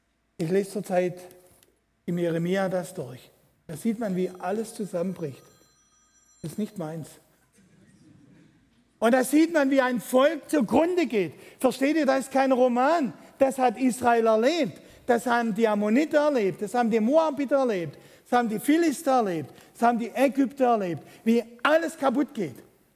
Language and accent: German; Baden-Württemberg, Germany; Ich bin ein Schwabe.